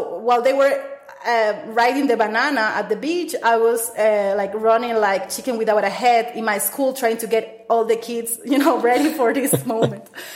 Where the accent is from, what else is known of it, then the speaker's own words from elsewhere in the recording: Guayaquil, Guayas, Ecuador; now in Quito, Ecuador; So I'm from Guayaquil, but I live in Quito. Quito is the capital of Ecuador.